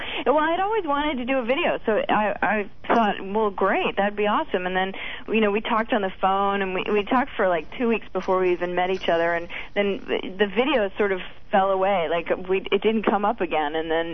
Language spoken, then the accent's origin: English; New York, United States; No, I grew up in New York without a country station, so.